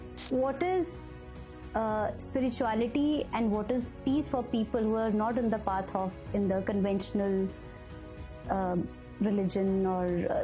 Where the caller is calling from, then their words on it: Chennai, Tamil Nadu, India; I'm speaking from Chennai today.